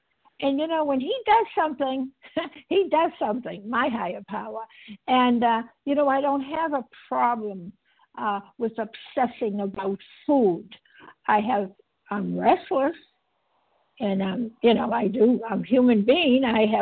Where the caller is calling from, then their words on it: Massachusetts, United States; Oh, I call from Massachusetts.